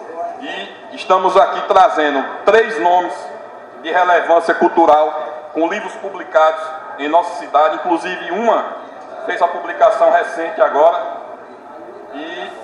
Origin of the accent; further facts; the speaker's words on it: Juazeiro, Bahia, Brazil; foi feita na ladeira da Caixa d'Água, justamente onde eu nasci e cresci.